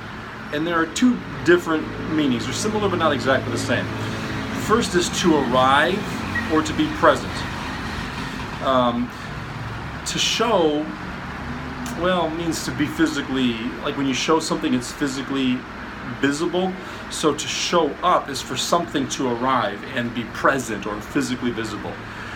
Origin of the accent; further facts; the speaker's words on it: Omaha, Nebraska, United States; There are very few buildings left in my hometown of Omaha that date back to the 19th century.